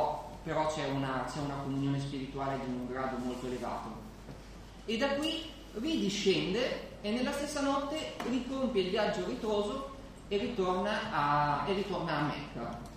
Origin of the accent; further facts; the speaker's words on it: Reggio Emilia, Emilia-Romagna, Italy; now in Vicenza, Italy; vengo da Vicenza perché vivo lì, ma sono emiliano, sono di Reggio Emilia, quindi siamo più o meno tutti della stessa regione.